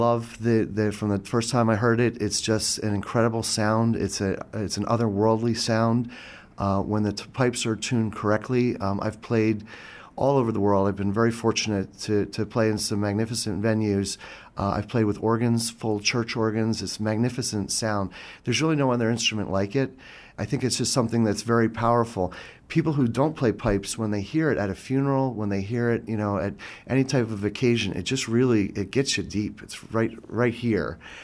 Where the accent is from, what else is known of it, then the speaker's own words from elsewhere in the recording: New York, United States; I wasn't enjoying it, and I grew up right outside of New York, and I saw a pipe band one day